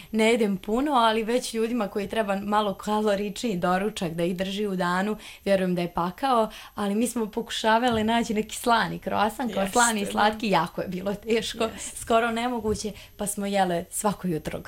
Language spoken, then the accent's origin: Serbian; Banja Luka, Republika Srpska, Bosnia & Herzegovina; pa iz Banja Luke je bilo za 5-6 eura. Ali stvarno, mislim da nam malo fale ti letovi iz našeg grada